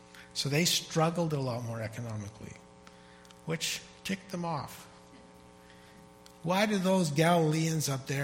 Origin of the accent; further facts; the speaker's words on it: Chilliwack, British Columbia, Canada; I grew up in Chilliwack, which is down the valley here.